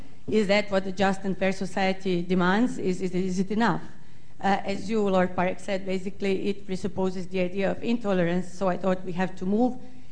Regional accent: Croatia; English is a second language; I'm from Croatia.

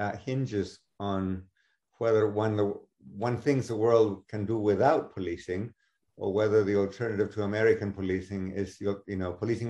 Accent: Chile; I grew up in Chile during the Pinochet dictatorship

